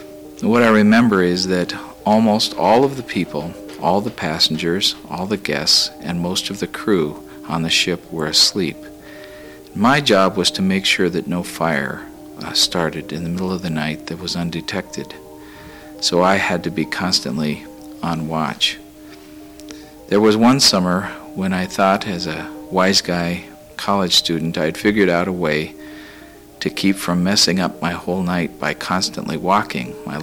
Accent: Tacoma, Washington, United States; I'm from Tacoma, Washington.

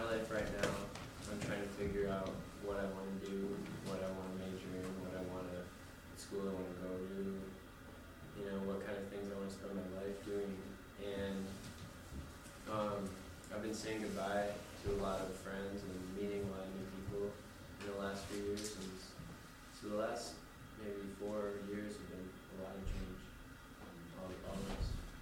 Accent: Tucson, Arizona, United States; I'm from Tucson, Arizona.

